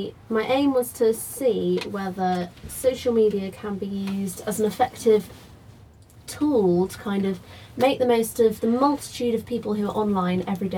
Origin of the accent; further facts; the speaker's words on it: South West England, United Kingdom; I'm from Devon.